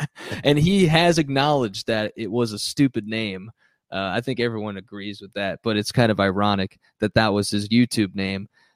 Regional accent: United States; I'm American first and foremost, but that's where my heritage comes from.

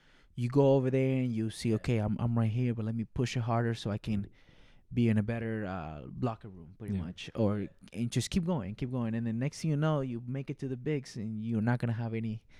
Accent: Venezuela; also born or lived in New York, United States; I was born here, but I was raised in Venezuela.

